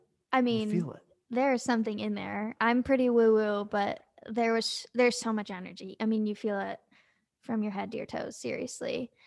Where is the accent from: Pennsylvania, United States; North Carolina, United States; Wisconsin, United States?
North Carolina, United States; I'm from North Carolina. It was not a thing. Like, I didn't know what Nashville was.